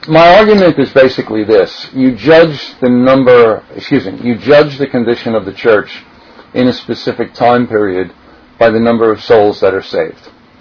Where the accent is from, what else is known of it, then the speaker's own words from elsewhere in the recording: New York, United States; I'm from New York, so therefore I'm never wrong.